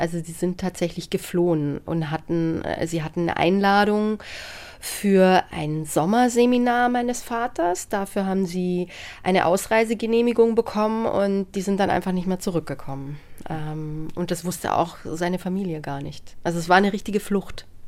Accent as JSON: {"language": "German", "town": "Erding", "region": "Bavaria", "country": "Germany", "tie": "born or raised there", "also_born_or_lived": "Munich", "said": "ich bin zwar in München geboren, aber wir sind dann sehr schnell nach Erding gezogen."}